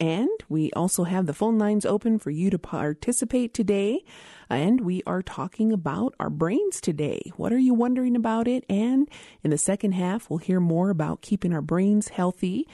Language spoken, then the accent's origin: English; Isleta Pueblo, New Mexico, United States; from Isleta Pueblo.